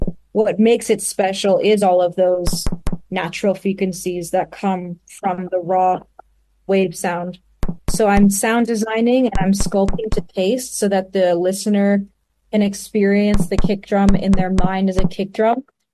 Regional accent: United States; as an American, having spent a lot more time in Europe, I'm so inspired by the dance music that's coming out of Europe

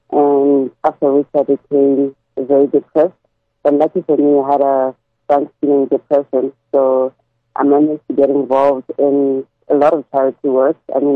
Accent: Gaborone, South-East District, Botswana; moved away as an adult; I am actually born and bred in Gaborone, like you said.

